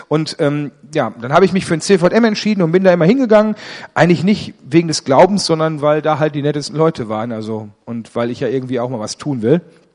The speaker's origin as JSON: {"language": "German", "town": "Ennepetal", "region": "North Rhine-Westphalia", "country": "Germany", "said": "Ich bin nicht in Remscheid aufgewachsen, sondern ich komme eigentlich aus Ennepetal, genau genommen Ennepetal-Rüggeberg. Das ist ein wirklich kleines Kaff hinter den 7 Bergen, bei den 7 Zwergen. Das ist wirklich 800 Einwohner, wohnen auf einem wirklich steilen Hügel."}